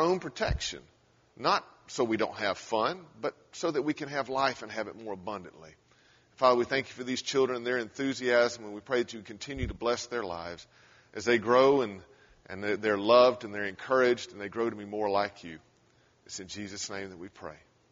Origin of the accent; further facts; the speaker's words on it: Hendersonville, United States; It's actually against the law in my hometown of Hendersonville to spit on the street.